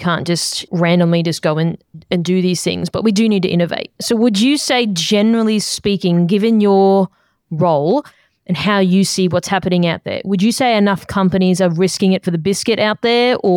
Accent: Australia; now in United States; at least I'm an Australian. I live in the US now.

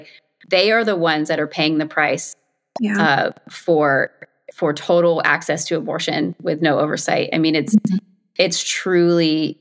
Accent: Kentucky, United States; in states where they don't have physical abortion facilities, like my home state of Kentucky.

